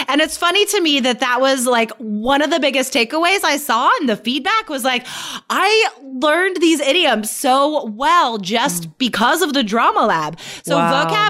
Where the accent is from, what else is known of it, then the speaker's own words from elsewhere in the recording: United States; And Michelle, right? Mm-hmm. We're super American.